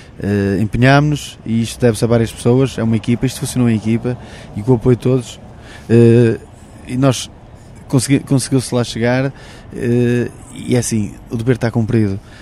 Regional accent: Santa Maria da Feira, Aveiro, Portugal; Perguntavam-me esta semana em Santa Maria da Feira, que é de onde eu sou

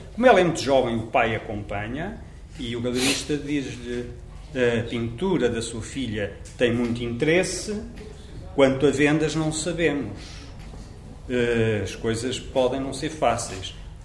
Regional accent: Ovar, Aveiro, Portugal; eu sou de Ovar, estudei depois em Espinho, onde faço 2 anos, chamado ciclo preparatório, 5º e 6º ano.

